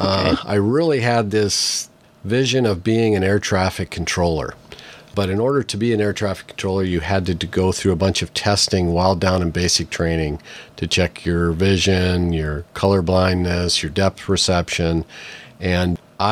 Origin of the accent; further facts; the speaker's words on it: Nevis, Minnesota, United States; now in Port Townsend, United States; Well, I grew up in northern Minnesota.